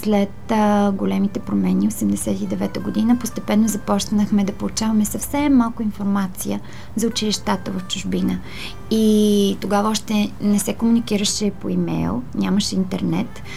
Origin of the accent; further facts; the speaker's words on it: Balkan Mountains, Bulgaria; Аз съм родена в Балкана и една от чертите на нас балканджиите е упорството и ината.